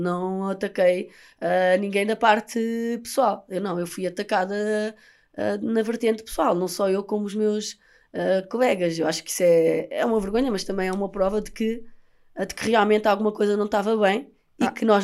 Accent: Portugal; born there; como portuguesa nascida em território português

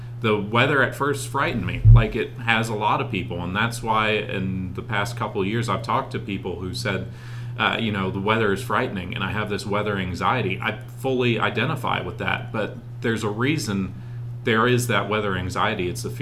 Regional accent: Arkansas, United States; Yeah, so I grew up in Arkansas, which if you've taken any class growing up, they talk about Tornado Alley. It's smack dab right in the middle of it.

